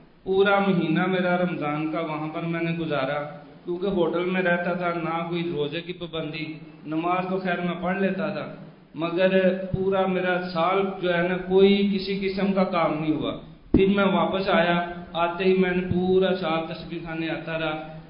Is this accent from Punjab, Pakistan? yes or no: yes; Lahore, Punjab, Pakistan; میں لاہور سے ہوں.